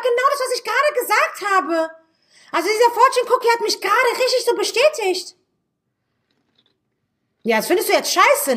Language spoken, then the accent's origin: German; Italy; Ich bin Italienerin